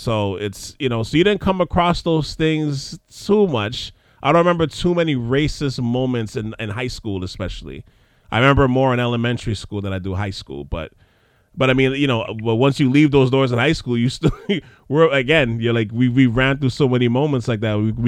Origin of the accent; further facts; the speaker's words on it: Montreal, Quebec, Canada; we grew up in Montreal and I went to school in Toronto